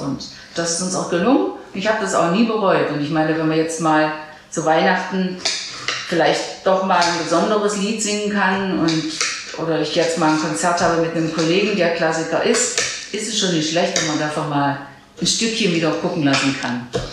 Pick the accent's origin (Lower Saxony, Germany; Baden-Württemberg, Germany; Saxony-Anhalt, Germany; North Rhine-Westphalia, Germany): Saxony-Anhalt, Germany; Jeßnitz; ich komme aus Jesnitz, da bin ich im Prinzip in Dessau geboren, aber in Jesnitz aufgewachsen, da geblieben, gleich auch im Hause meiner Eltern.